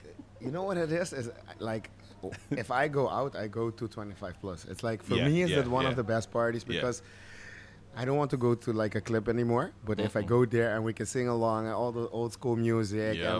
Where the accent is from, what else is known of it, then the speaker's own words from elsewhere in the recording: Curaçao; I think growing up in Curacao or growing up on an island, it's very different than growing up in the Netherlands or growing up in Europe or like places like it's cold, you know.